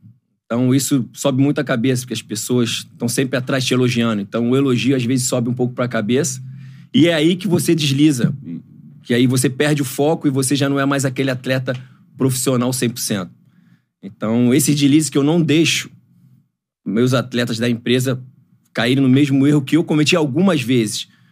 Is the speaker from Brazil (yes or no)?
yes; Rio de Janeiro, Brazil; Eu fui nascido e criado no AP de Bangu, ele foi na Ruaí, que é do lado.